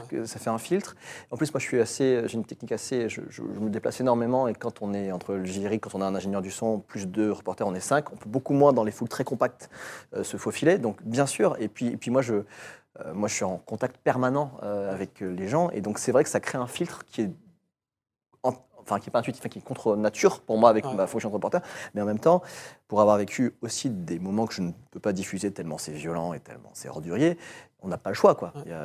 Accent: France; moi je suis basque en vrai, donc je suis pas calme du tout.

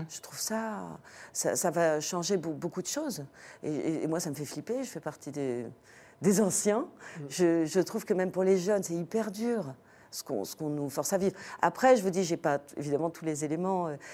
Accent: France; Oui, on râle, on est français.

